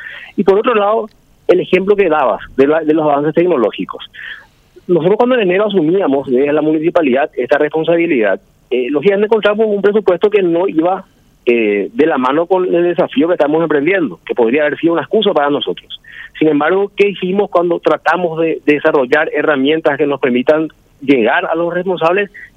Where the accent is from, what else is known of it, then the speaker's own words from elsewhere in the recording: Paraguay; Entonces, hay una cuestión de ponerse la camiseta y actuar como paraguayos, como personas realmente que se ponen el país al hombro en una situación que es de todos.